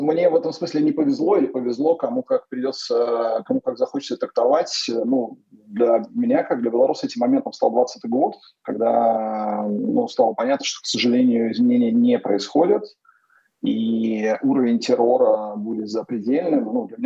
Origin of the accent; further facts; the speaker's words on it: Belarus; moved away; Я из Беларуси там уехал в какой-то момент, когда понял, что я просто закончу в тюрьме после участия в каких-то митингах